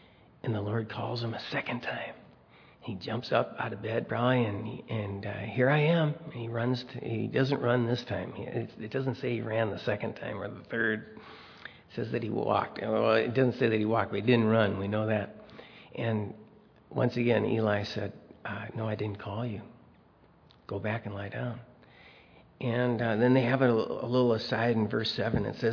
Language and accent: English; Saint Paul, Minnesota, United States; I said, "Yeah, I'm from Minnesota." What part?" And I said, "Oh, St. Paul."